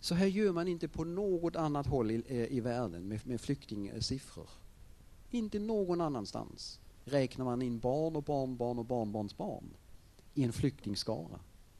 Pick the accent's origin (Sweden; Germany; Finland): Germany; Nu kommer jag ju från Tyskland.